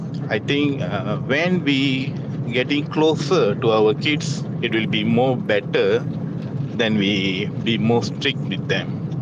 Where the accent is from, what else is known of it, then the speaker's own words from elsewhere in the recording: Seremban, Negeri Sembilan, Malaysia; from Suramban.